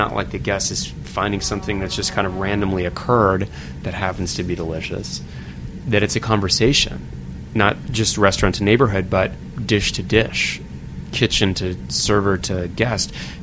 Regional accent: Woodbury, Connecticut, United States; Growing up in Litchfield County, Connecticut, growing up in Woodbury

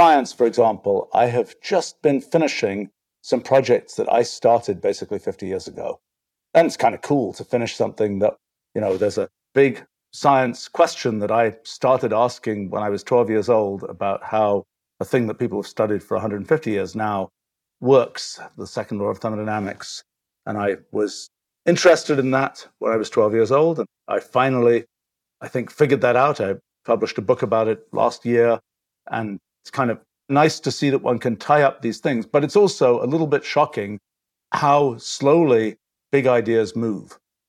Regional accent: England, United Kingdom; I grew up in England in the 1960s

